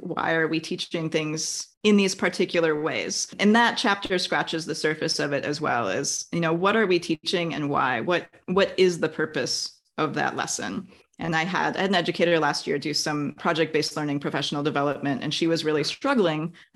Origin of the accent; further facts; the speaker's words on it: Wisconsin, United States; now in California, United States; I grew up in Wisconsin. You can't plant anything there in the winter